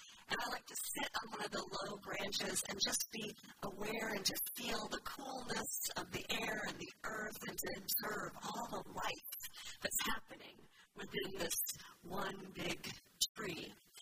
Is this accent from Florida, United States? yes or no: no; Kiefer, Oklahoma, United States; my folks sold our place, my childhood home, and the 20 acres that I grew up on in Kiefer, Oklahoma. So they relocated to Texas.